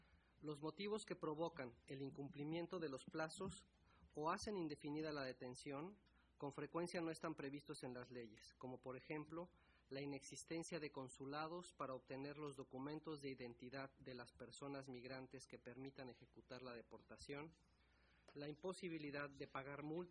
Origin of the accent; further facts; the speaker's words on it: Mexico; de México.